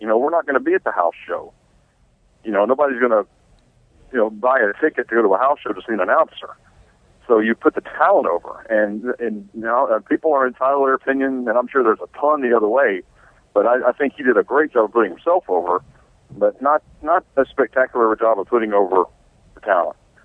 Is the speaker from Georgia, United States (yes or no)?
yes; Georgia, United States; I grew up watching him. I grew up in South West Georgia.